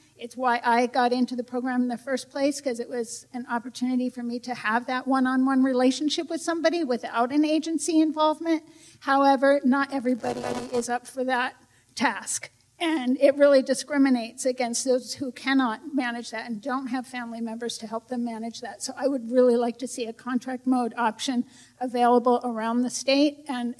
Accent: Oakland, California, United States; I'm from Oakland, and I'm an IHSS worker.

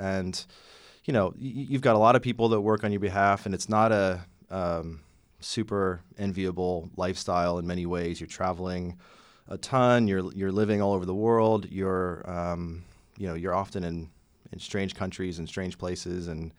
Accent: Pittsburgh, Pennsylvania, United States; I grew up in Pittsburgh, just outside of Pittsburgh. Went to school north of Pittsburgh in northwestern Pennsylvania

